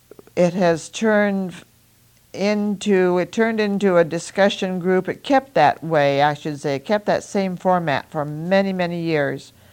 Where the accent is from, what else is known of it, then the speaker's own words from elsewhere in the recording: Beaverton, Oregon, United States; I grew up in Beaverton when it was such a very small town, and my folks had played such a start in building it.